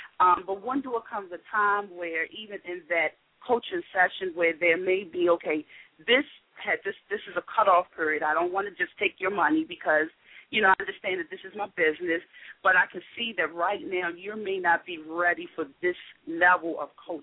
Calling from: Woodlawn, Maryland, United States; calling from Woodlawn. I'm here at my spa

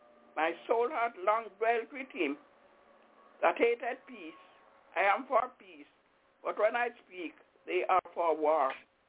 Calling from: Albany, New York, United States; Good afternoon. … I'm calling from Albany.

